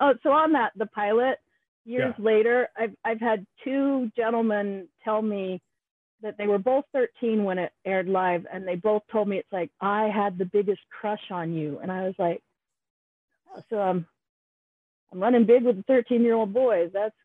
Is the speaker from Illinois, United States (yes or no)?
no; Seattle, Washington, United States; from Seattle.